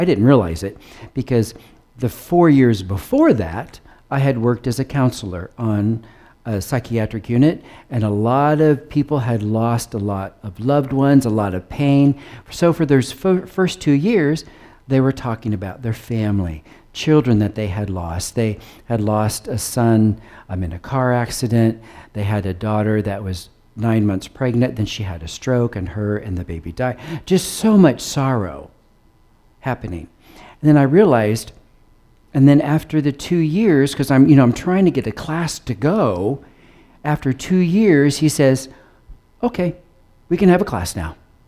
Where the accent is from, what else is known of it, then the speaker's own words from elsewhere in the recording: United States; now in South Africa; I'm an American. I'm a little bit African trying to learn the ways.